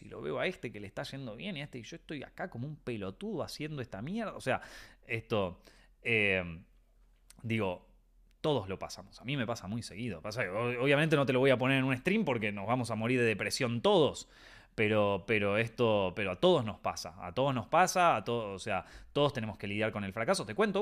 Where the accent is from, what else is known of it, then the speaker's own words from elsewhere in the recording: Argentina; Yo que vengo de Argentina